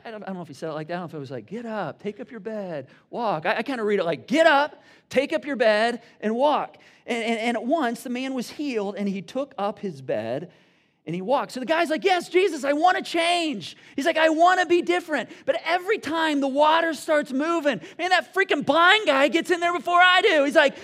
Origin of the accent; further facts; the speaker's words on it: Michigan, United States; I'm like fully Hoosier, right? But I grew up in Michigan, so I'm just like a little more Michiganian when it comes to weather forecasts, right?